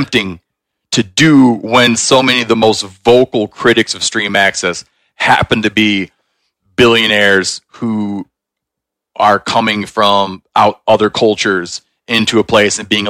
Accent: Michigan, United States; You know, like for instance, in where I grew up in Michigan, I can't remember what it is

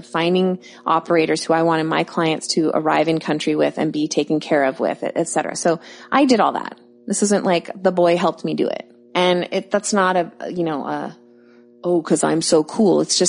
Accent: Bellevue, Washington, United States; My local waters were like South America, even though I'm from Bellevue

